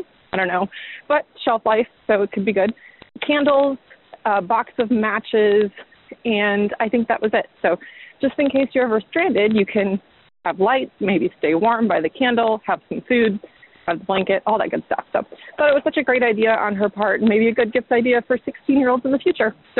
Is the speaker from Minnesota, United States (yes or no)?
yes; Minnesota, United States; I grew up in Minnesota, so some of this is only applicable to maybe those northern states.